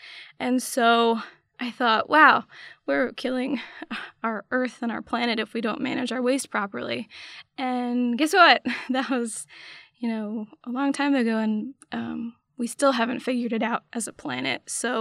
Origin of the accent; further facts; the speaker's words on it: New York, United States; I grew up in New York, and it always fascinated me how many people lived there and how much waste could be processed.